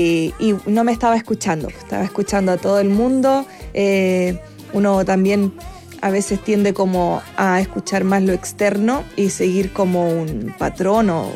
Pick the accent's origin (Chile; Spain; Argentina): Chile; para mí ha sido una evolución como artista, como compositora chilena también